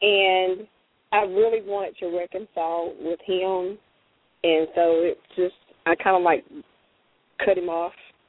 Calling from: Tennessee, United States; I'm calling from Tennessee.

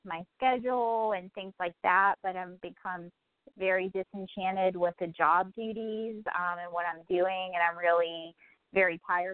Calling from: Pennsylvania, United States; I'm calling from Pennsylvania.

